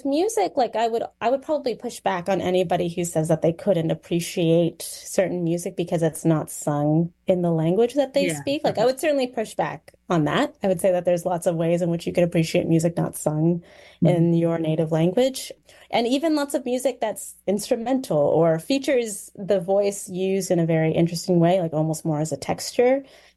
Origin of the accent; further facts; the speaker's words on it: Ottawa, Ontario, Canada; growing up in Ottawa, the French that we learned was definitely more in line with Quebecois and Franco-Ontarian French.